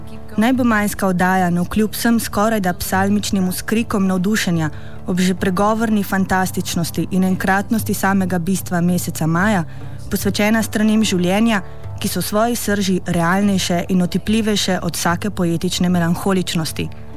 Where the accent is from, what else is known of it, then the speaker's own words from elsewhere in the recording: near the border with Italy, Slovenia; Verjemite, doma sem blizu meje z Italijo.